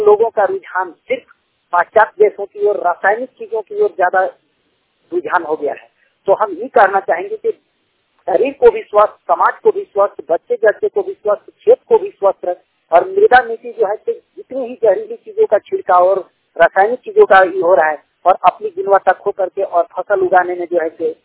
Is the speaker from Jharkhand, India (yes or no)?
yes; Garhwa, Jharkhand, India; मैं गढ़वा झारखंड से बिलोंग करता हूँ और मैं कृषि कार्य करता हूँ।